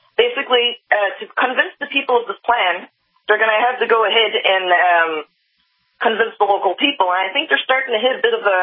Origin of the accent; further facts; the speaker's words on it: Newfoundland and Labrador, Canada; now in Florida, United States; I'm a Newfie. I'm from Newfoundland. And I'm back at the moment. I've been back for a few months.